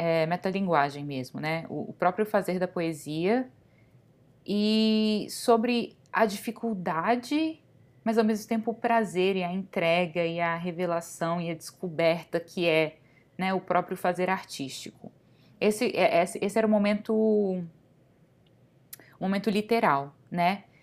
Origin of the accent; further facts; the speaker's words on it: Brazil; now in United States; como brasileira morando nos Estados Unidos